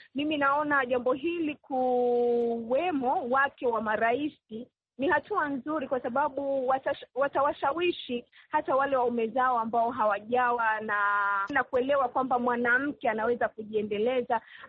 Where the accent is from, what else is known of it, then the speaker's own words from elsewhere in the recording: Rwanda; Kwanza nikasema kwamba kama Mnyarwanda, kwanza mwanamke ambaye ni wa Kinyarwanda, ni jambo la kujivunia kupokea mkutano wa Women Deliver nchini Rwanda